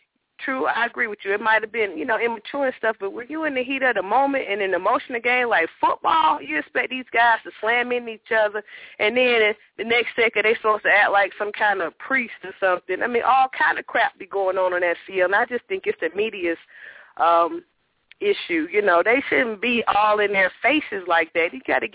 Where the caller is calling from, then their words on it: Atlanta, Georgia, United States; Hey, Frank … I'm calling from Atlanta.